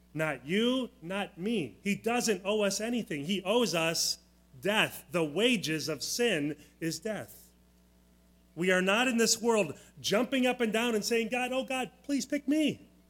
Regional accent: United States; That doesn't match up with me as an American, equal opportunity.

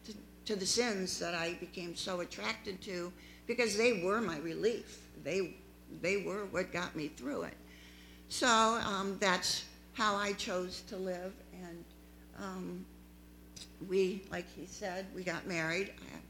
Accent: Painesville, Ohio, United States; born there; So anyhow … I was born in Painesville.

